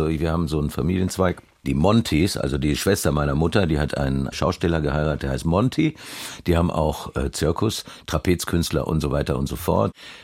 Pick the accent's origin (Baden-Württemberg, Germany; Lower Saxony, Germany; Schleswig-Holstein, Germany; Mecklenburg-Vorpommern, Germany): Baden-Württemberg, Germany; Karlsruhe; born there; Ich wurde geboren in Karlsruhe 1963, 18.12. Ich bin ein Kind italienischer Eltern, also Vollblut-Italiener.